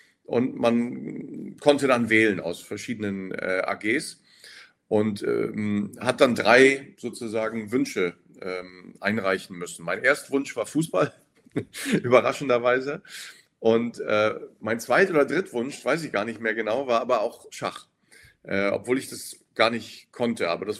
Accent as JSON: {"language": "German", "town": "Osterode am Harz", "region": "Lower Saxony", "country": "Germany", "tie": "born or raised there", "said": "Dann bin ich sogar mal kurz mit 13 in einen Schachverein eingetreten, in Osterode am Harz, in meiner Heimat."}